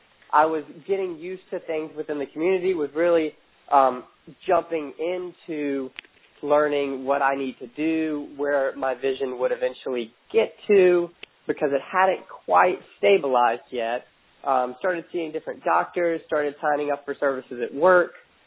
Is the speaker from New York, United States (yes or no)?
no; North Carolina, United States; now in Florida, United States; Not sure if you can hear my accent through my cold right now, but I'm originally from Virginia, North Carolina, grew up in North Carolina, went to school there, went to UNC, and graduated about 5 years ago now, at which point in time I moved to Florida.